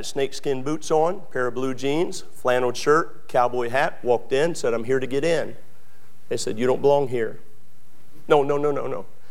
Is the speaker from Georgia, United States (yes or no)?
no; Maryland, United States; moved away; also born or lived in Texas; I'm not a Texan by birth. I'm a Marylandite. I'm from Maryland.